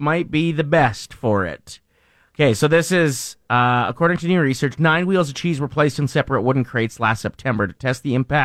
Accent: Maidstone, Saskatchewan, Canada; I lived about 2 kilometers out of my hometown, Maidstone, and so my buddies could, like, bike out during

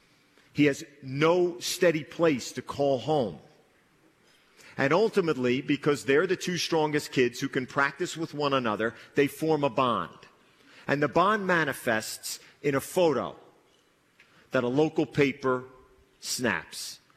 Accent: New Jersey, United States; I'm the guy from Jersey with the bad haircut running after him to do the interview at midfield.

